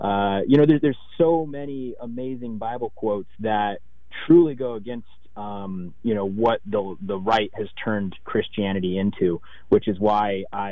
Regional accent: United States; I'm Native American for the most part.

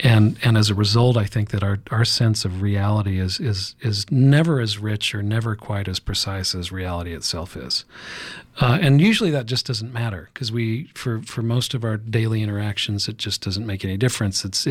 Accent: the West, United States; And even though I grew up in the West, I'd never had an experience where I'd seen, you know, every horse in a paddock lying down.

